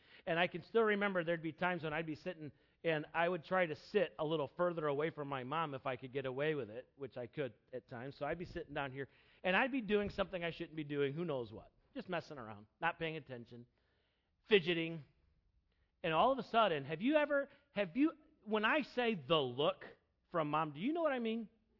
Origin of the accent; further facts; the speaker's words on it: South Carolina, United States; I'm from the South. I grew up in South Carolina, okay?